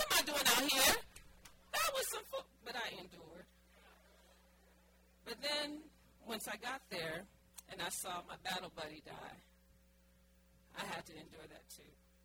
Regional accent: New Orleans, Louisiana, United States; I'm from New Orleans and I can't cook.

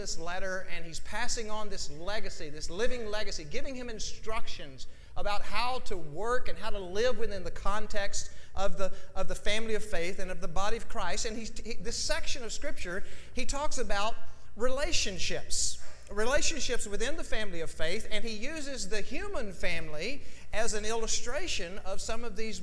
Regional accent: Texas, United States; a guy that I went to school with in my hometown in West Texas lived in Stephenville at the time

